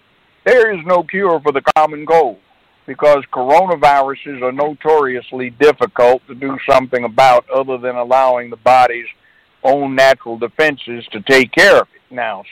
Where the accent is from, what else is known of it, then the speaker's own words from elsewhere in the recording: Los Angeles, California, United States; I'm from Los Angeles, by the way.